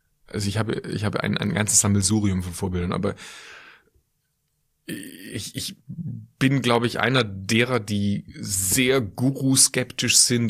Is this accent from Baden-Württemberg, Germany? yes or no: yes; Schwäbisch Hall, Baden-Württemberg, Germany; also born or lived in Aachen; now in Cologne, Germany; Geboren in Aachen aufgewachsen, im Wesentlichen in Schwäbisch Hall, sozialisierter Schwabe, seit vielen Jahren aber mit vollem Enthusiasmus eingebürgerter Kölner.